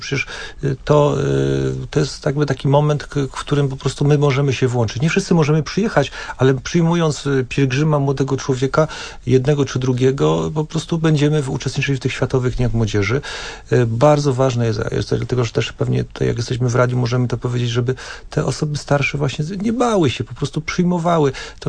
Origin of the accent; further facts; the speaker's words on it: Wieliczka, Lesser Poland, Poland; also born or lived in Kraków; jestem Wieliczanin, ale w Krakowie się urodziłem. Bo niestety u nas nie ma porodówki